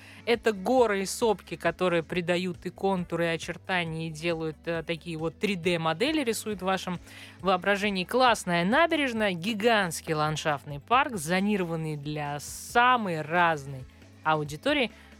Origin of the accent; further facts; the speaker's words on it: Moscow, Russia; а вы вообще откуда? Мы такие, из Москвы.